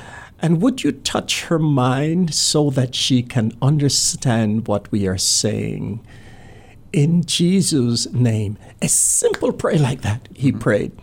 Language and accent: English; Barbados; I'm from Barbados.